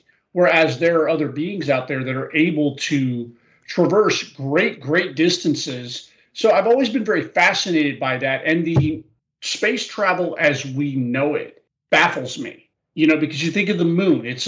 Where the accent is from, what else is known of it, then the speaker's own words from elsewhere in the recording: Florida, United States; Yeah, I grew up in Florida, and that fed my family.